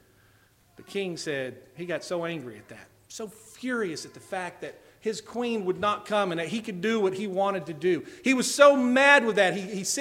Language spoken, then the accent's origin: English; Bartow, Florida, United States; I'm from Bartow, Florida, and we're still learning how to speak a little over there.